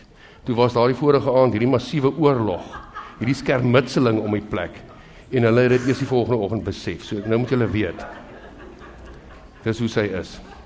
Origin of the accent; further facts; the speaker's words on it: Highveld, South Africa; ons het groot geword op die Hoofveld is jy eintlik gewoond aan hierdie type storms